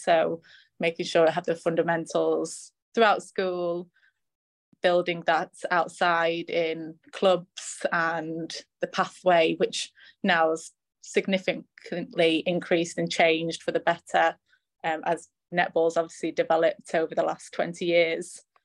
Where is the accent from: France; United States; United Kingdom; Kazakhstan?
United Kingdom; Sheffield, Yorkshire and the Humber; so actually I grew up in England, grew up in Sheffield.